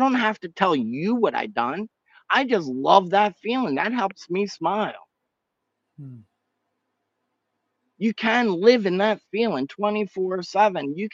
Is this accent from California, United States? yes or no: no; Haddonfield, New Jersey, United States; So I grew up in Haddonfield, New Jersey. I'm more comfortable in a trailer park than I am in a mansion for me.